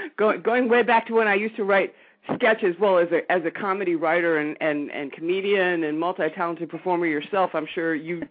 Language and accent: English; Ohio, United States; when I grew up in Ohio